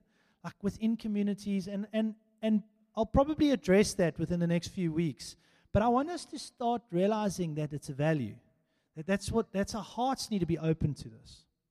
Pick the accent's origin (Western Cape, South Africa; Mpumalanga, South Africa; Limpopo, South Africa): Western Cape, South Africa; Mossel Bay; So guys, I come from Mossel Bay